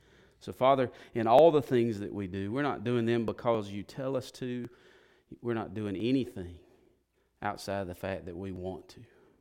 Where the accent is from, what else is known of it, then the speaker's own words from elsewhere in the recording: the South, United States; I know I'm from the South, so that's a hard word for us Southerners to say because it sounds like all